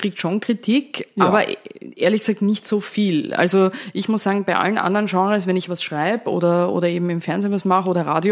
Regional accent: Vorarlberg, Austria; Ich komme ja aus Vorarlberg. Habt eine gewisse Affinität zu meinem Bundesland noch immer, also ein bisschen nationalistische Gefühle auch für Vorarlberg, ja leicht.

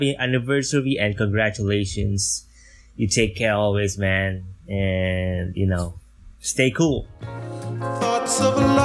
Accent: Philippines; from the Philippines, and I'm an online freelancer from Upwork.com.

